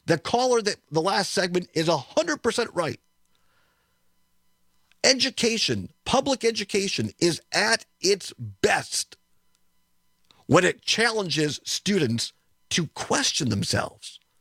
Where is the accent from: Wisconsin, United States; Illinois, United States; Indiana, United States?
Wisconsin, United States; Richland Center; I grew up in Richland Center, Wisconsin. About a 99.5% white community at the time.